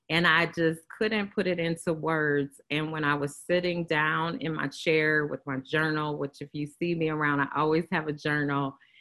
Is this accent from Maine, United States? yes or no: no; Kansas City, Missouri, United States; I come from Missouri, and I'm glad my mom's on the line. And one of the things, I grew up in Kansas City, Missouri